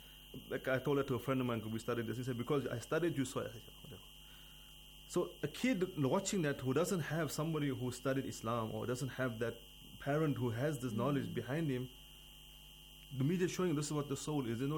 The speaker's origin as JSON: {"language": "English", "country": "South Africa", "said": "I am from South Africa."}